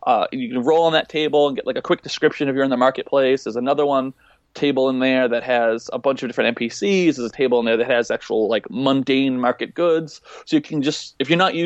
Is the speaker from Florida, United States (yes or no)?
no; Boston, Massachusetts, United States; I am. Yep. Yeah. I am a Bostonian, sir.